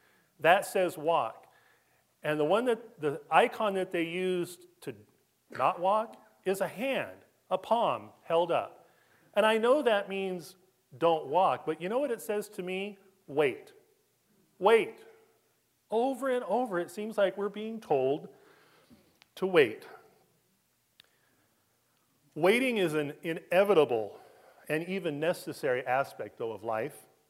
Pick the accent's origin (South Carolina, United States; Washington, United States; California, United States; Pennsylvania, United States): California, United States; Los Angeles; I'm from Los Angeles, California. And I took the train here.